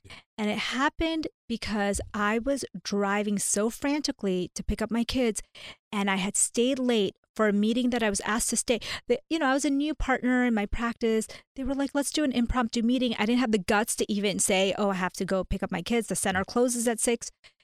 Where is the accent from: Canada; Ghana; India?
India; now in United States; So, long story short, I am an Indian, a South Asian immigrant to the U.S.